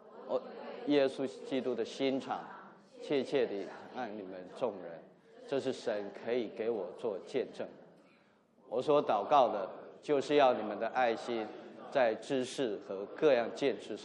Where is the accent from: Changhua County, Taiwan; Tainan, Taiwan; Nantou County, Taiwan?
Nantou County, Taiwan; Nantou; 记得他过世的时候，在我们的家乡南投镇有2000-3000个人去送这个